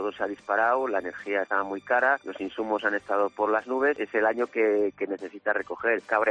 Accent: Astudillo, Castile and León, Spain; Hoy es San Marcos, en mi pueblo concretamente, en Astudillo, se hablaba de San Marcos, rey de los charcos.

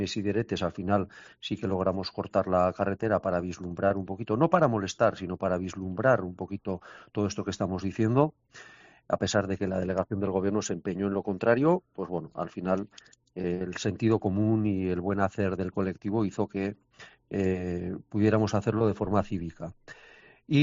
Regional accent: Navarre, Spain; ¿Por qué tenemos que pagar más siendo navarros cuando la decisión la tiene el Gobierno de Navarra

